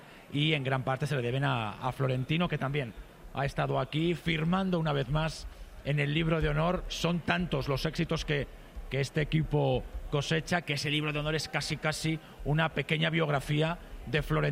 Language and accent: Spanish; Community of Madrid, Spain; cada vez somos más los madrileños que practicamos mucho deporte